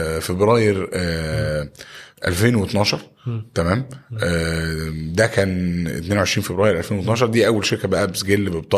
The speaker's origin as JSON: {"language": "Arabic", "town": "Alexandria", "region": "Alexandria Governorate", "country": "Egypt", "said": "انا اسكندراني شغال في القريه الذكيه مهندس"}